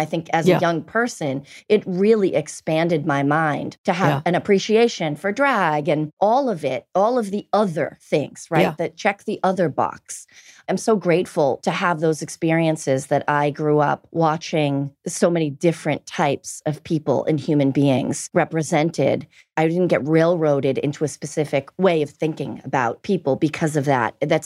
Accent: Boston, Massachusetts, United States; In Boston.

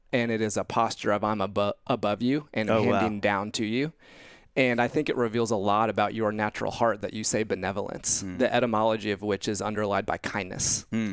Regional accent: Indiana, United States; So growing up in Indiana, came to faith at a young age, age 11 at church camp in Indiana.

